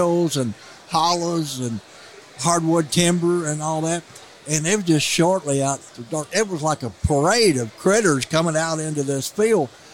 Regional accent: Missouri, United States; I grew up in the Missouri Boot Hill. I was in high school before I ever saw a deer or turkey, either one.

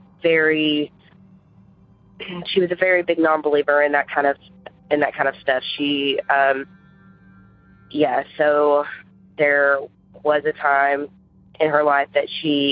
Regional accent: Murfreesboro, Tennessee, United States; I'm from Murfreesboro, Tennessee.

